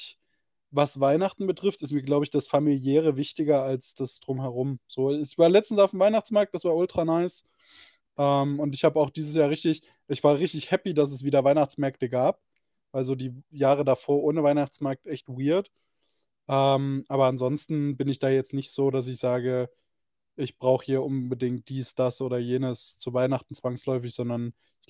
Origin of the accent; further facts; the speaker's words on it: East Germany, Germany; Ich darf das sagen, ich bin aus Ostdeutschland.